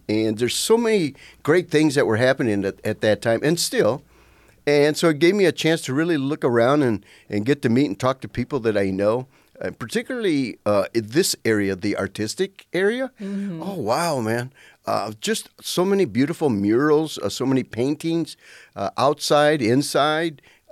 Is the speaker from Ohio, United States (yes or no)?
yes; Ohio, United States; So my background, I'm 70 years old, and so I'm originally from Northwest Ohio.